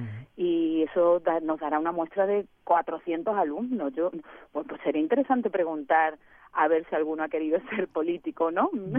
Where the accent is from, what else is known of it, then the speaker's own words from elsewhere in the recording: Extremadura, Spain; A los gitanos porque somos extremeños